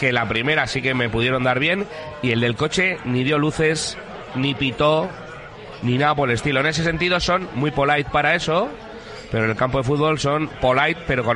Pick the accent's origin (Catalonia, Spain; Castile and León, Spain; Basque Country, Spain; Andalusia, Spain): Basque Country, Spain; Bilbao; also born or lived in Vitoria; he de reconocer que soy nacido en Vitoria, que con 4 años me trajeron a Bilbao